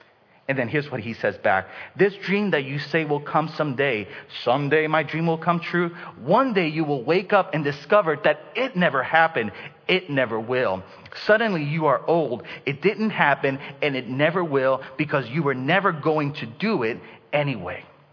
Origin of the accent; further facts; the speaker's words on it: Denver, Colorado, United States; I'm from Denver.